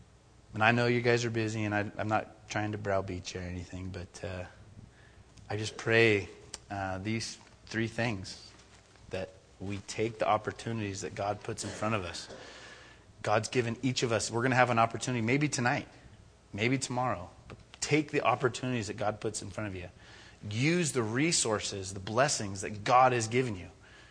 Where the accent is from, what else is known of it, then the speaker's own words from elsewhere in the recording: California, United States; Granted, I came from California, and I went to school with Greg Laurie for a little bit, and went to Harvest Crusades, and went to church of 5,000 people.